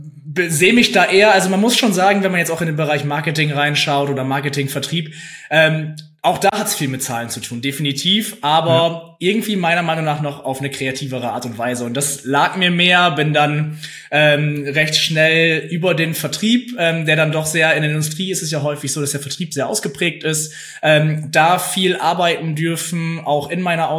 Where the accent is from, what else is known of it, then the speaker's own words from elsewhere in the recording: Lower Saxony, Germany; ich komme aus dem Oldenburger Münsterland, also ich wohne relativ genau zwischen Oldenburg und Osnabrück